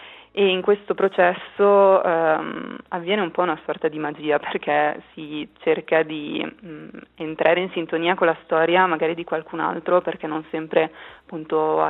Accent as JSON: {"language": "Italian", "town": "Cademario", "region": "Ticino", "country": "Switzerland", "tie": "born or raised there", "said": "sono cresciuta e abito tutt'oggi a Cademario, quindi nel Malcantone."}